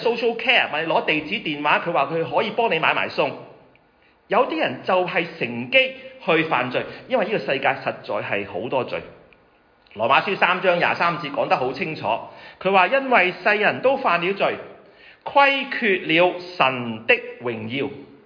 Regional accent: China; 我们中国人传统都是好心好报，恶有恶报

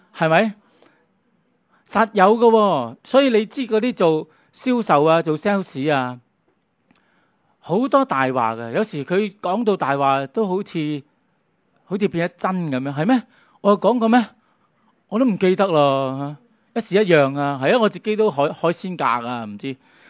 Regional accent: Hong Kong; 其实我们香港人很聪明

